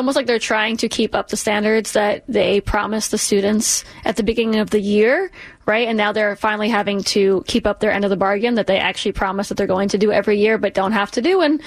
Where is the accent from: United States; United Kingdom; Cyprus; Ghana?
United States; New York City, New York; growing up here, a daughter of immigrants, but also just growing up in New York City, the dream was to attend some of these schools.